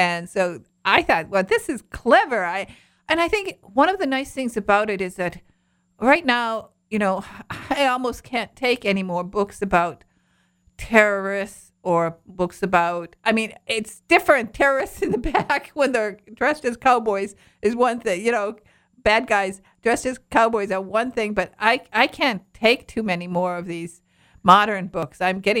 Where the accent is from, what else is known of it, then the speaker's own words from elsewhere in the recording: Baraga, Michigan, United States; Yeah. Oh, wow. Isn't it wonderful? It was a wonderful place to grow up there.